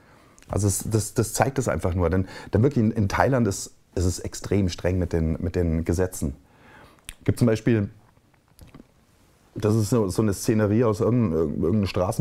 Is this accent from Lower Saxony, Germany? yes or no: no; Bavaria, Germany; Ich komme aus Bayern